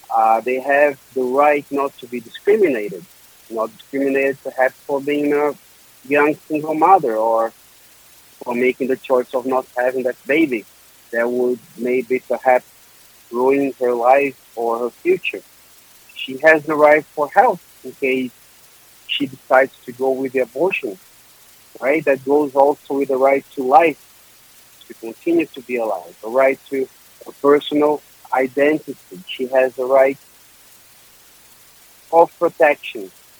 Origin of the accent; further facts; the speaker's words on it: Brazil; Jennifer is a young girl who lives in the community back in Brazil, in my hometown.